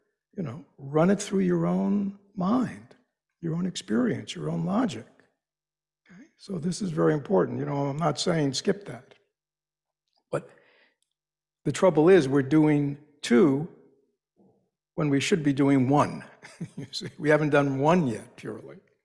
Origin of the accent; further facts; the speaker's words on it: United States; I'm an American, right? I should have a flag up here.